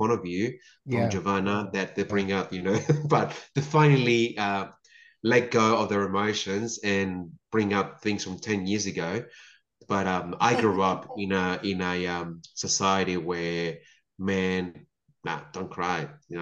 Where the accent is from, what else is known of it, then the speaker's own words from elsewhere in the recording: Chile; I come from Chile. I've got a South American background, and men don't express their emotions.